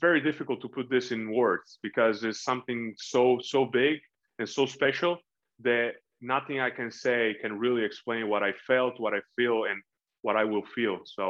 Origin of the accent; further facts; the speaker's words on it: Reggio Emilia, Emilia-Romagna, Italy; English is a second language; Now, basketball is definitely the main sport in Reggio Emilia.